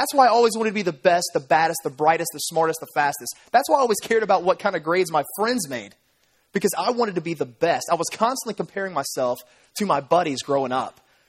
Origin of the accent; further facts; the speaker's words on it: Memphis, Tennessee, United States; I grew up in the Hickory Hill area of Memphis, Tennessee.